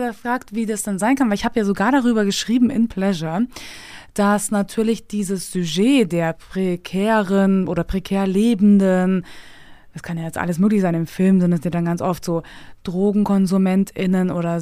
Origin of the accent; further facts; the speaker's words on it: Bavaria, Germany; also born or lived in Munich / Austria; Und dann bin ich auch noch vom Land, ne? Wir sind ja von München nach Österreich gezogen, von Österreich dann wieder nach tiefes Niederbayern.